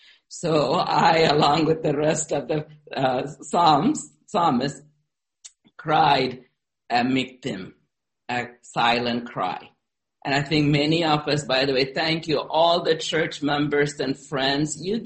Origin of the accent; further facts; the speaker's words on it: United States; No, I'm an American.